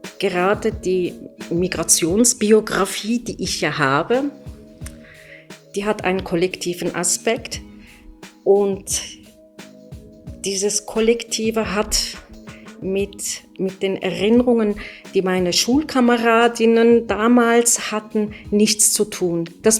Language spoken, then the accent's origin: German; Basel, Basel-Stadt, Switzerland; Und ich lebe in Basel. Ich bin in Basel aufgewachsen, ich bin hier sozialisiert. Ich habe meine Familie, meine Freundinnen und meine Freunde hier.